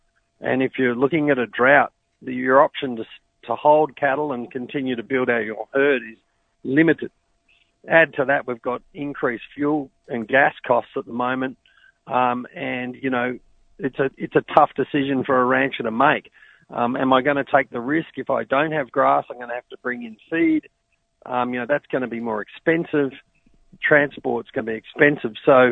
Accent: Australia; now in Texas, United States; I'm an Aussie living in Texas and, you know, grew up in and around farming and ranching in Australia as a teenager

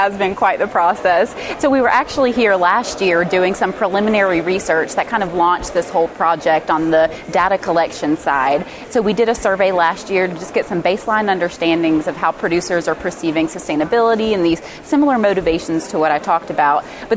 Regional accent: Georgia, United States; So I'm from Southwest Georgia originally, and I was raised on my parents' cow-calf operation there.

